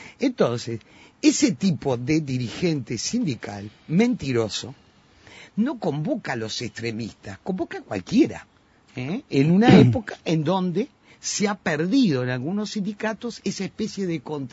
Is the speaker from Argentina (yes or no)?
no; Uruguay; Yo crecí en Uruguay